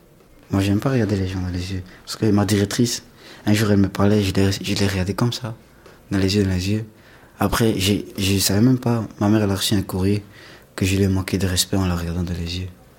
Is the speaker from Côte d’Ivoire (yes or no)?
yes; Côte d’Ivoire; moved away; Côte d'Ivoire.